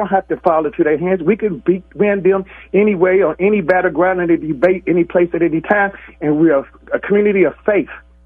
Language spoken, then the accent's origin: English; Los Angeles, California, United States; I'm a black American that's been doing this all my life. I grew up in South Central L.A. in a gang-infested neighborhood as a Republican